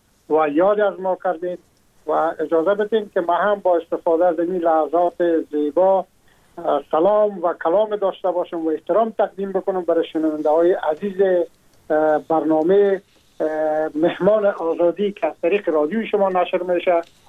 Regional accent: Afghanistan; now in France

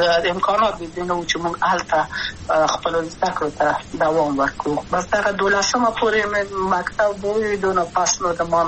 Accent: Kabul, Afghanistan; also born or lived in Wardak; د کابل په تخته پل سیمه کې یم او لویا شویم کابل کې هم مکتب می دولسمه په کابل خار خیرخانه می نهلی سی مریم کې ما هلته دولسمه پورې پر زده کړې وکړې.

